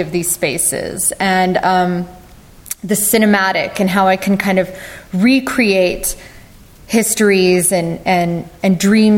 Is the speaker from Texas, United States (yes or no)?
yes; Plano, Texas, United States; also born or lived in Dallas; I am from Dallas. I grew up in Plano, but don't hold it against me. And my parents still live in Frisco